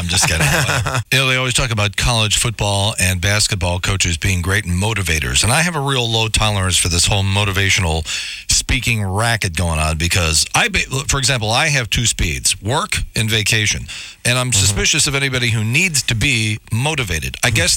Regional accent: Chicago, Illinois, United States; Yeah, well, I grew up in Chicago.

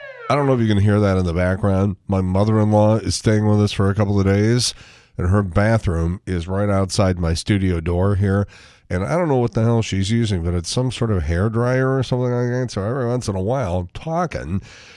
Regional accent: Chicago, Illinois, United States; I'm from Chicago, as you know. And so, you know, I guess I lean towards the Bears a little bit.

